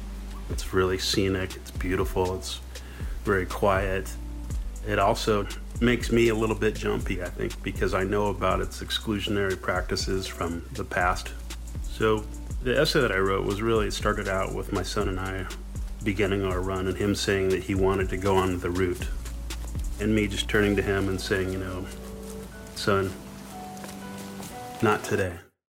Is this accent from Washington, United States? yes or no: yes; Seattle, Washington, United States; I grew up in Seattle, and this was one of the neighborhoods where I would always be very wary of going when I was a young man.